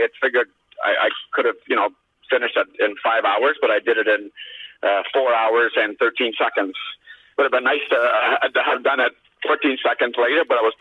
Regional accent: Ottawa, Ontario, Canada; Ottawa is my actual hometown. I was actually born in Ottawa and I grew up in Ottawa

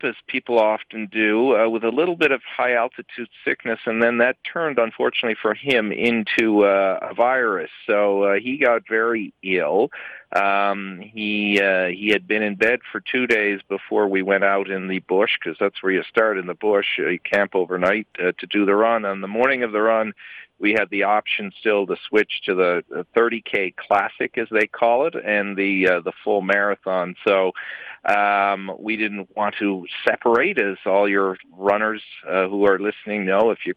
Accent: Newfoundland and Labrador, Canada; Well, you'll know I'm from Newfoundland and Labrador.

